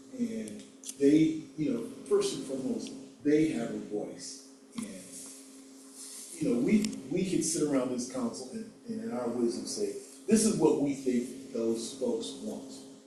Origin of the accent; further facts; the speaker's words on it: San Francisco, California, United States; You know, I grew up in San Francisco. There are fewer and fewer Black people here.